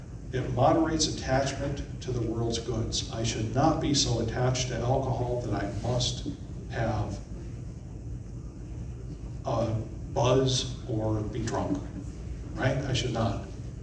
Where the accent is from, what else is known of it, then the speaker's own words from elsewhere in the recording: Florida, United States; Yeah, I grew up here in Florida without air conditioning. Not in the house, not in the car.